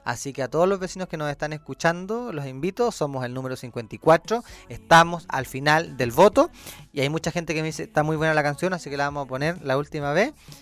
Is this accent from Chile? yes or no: yes; Ñiquén, Ñuble, Chile; Muchos me conocen desde niño, yo soy nacido y criado en Ñiquén, estudié en el Liceo San Gregorio